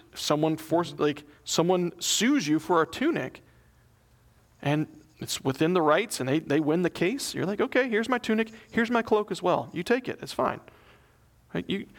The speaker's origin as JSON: {"language": "English", "region": "the South", "country": "United States", "tie": "born there", "said": "I was born in the South, and I will use that training."}